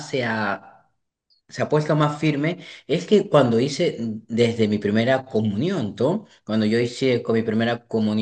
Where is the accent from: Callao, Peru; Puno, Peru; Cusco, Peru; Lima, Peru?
Callao, Peru; yo soy chalaco, ¿no? Vengo de el jirón Marco Polo con Ancas, la cuadra 5